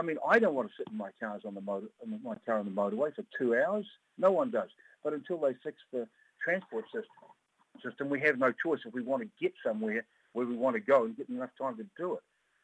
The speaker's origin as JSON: {"language": "English", "town": "Otara", "region": "Auckland", "country": "New Zealand", "tie": "born or raised there", "said": "I've lived in Auckland most of my life. I grew up in Otara."}